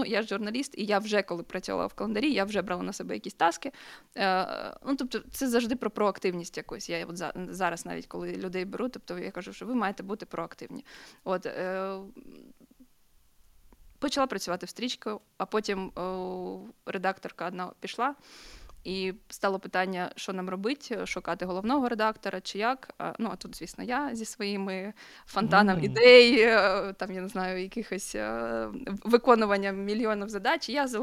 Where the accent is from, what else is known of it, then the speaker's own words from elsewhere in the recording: Kharkiv, Kharkiv Oblast, Ukraine; now in Kyiv, Ukraine; я тільки переїхала в Київ з Харкова, бо я сама з Харкова.